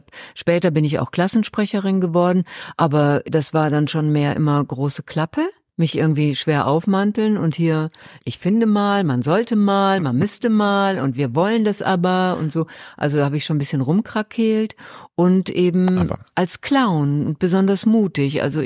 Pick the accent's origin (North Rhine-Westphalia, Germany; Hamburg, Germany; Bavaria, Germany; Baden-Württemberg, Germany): North Rhine-Westphalia, Germany; Ich komme aus dem Ruhrgebiet.